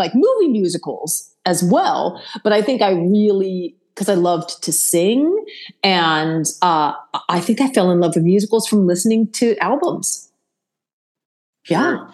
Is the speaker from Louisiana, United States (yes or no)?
no; Akron, Ohio, United States; I grew up in Akron, Ohio, and I think I got my love of musicals from listening to like albums of the shows.